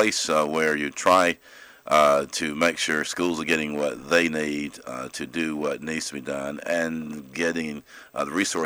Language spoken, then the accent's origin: English; Inman, South Carolina, United States; My accomplishments, first of all, I was born and raised in Inman, South Carolina, from the upstate.